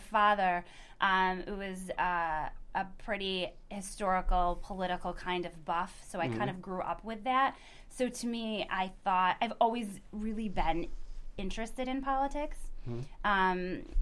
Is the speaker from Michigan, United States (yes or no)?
no; Geneva, New York, United States; also born or lived in Pennsylvania; So I was born in Geneva, mm-hmm. and then my parents, we moved out to the country. So I graduated from Marcus Whitman in 98.